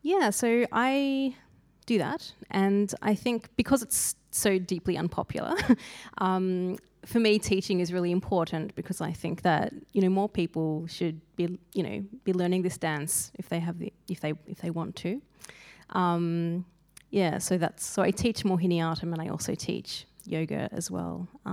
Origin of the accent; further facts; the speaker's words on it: Victoria, Australia; So I was born and raised on Gunai Kurnai land. I grew up in regional Victoria, which I don't recommend if one can avoid it. It's really hard growing up as a person of colour in the country.